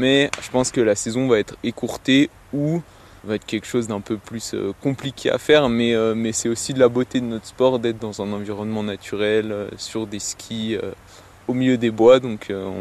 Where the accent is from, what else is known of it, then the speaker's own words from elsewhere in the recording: Sallanches, Auvergne-Rhône-Alpes, France; Moi, je suis originaire de Sallanches, donc c'est un tout petit peu plus bas dans la vallée.